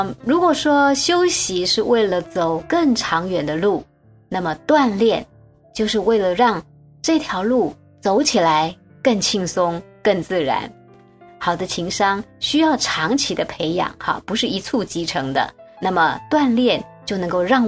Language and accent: Chinese; China; 我们中国人特别理解哈，这个练功的人呐、要有内力才能够练好功夫